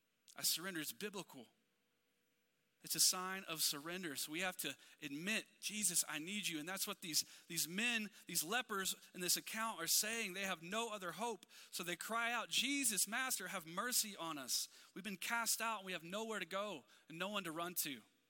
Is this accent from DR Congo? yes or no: no; Gulf Coast, United States; I grew up down near the Gulf, just a couple hours from the Gulf.